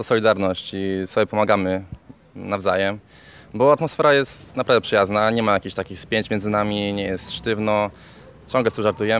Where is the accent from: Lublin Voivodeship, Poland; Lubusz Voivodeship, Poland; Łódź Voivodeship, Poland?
Łódź Voivodeship, Poland; Piotrków Trybunalski; mam 19 lat, pochodzę z Piotrkowa Trybunalskiego.